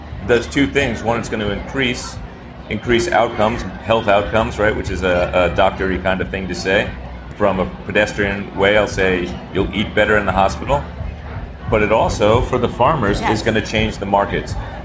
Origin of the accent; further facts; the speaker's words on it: New York, United States; now in California, United States; Growing up in New York, we used to say there are a million stories in the naked city. And now that I live in California